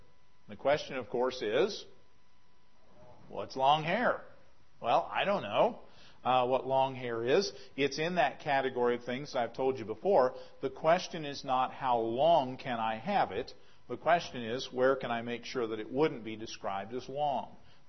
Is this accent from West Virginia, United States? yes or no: yes; West Virginia, United States; Of course, I grew up in West Virginia, so everybody wore bib overalls.